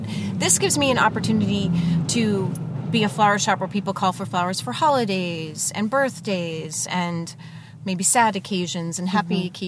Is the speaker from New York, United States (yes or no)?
yes; New York, United States; Well, I grew up in New York and, was a ballet dancer for many, many years.